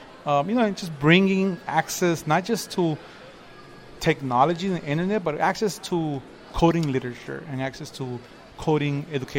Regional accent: Los Angeles, California, United States; So I grew up in Watts, and it makes me sad that, you know, in 1996, I didn't have a computer.

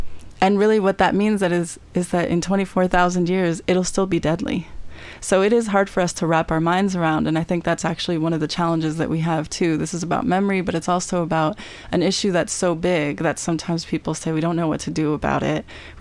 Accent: Colorado, United States; I'm from Colorado, so a lot of people from Colorado, if we don't know about Rocky Flats, we kind of know there's like something bad about it and something nuclear

